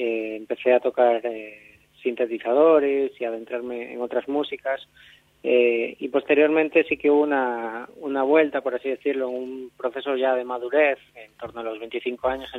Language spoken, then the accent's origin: Spanish; Catoira, Galicia, Spain; born there; Pues yo nací en Catoira, en el 90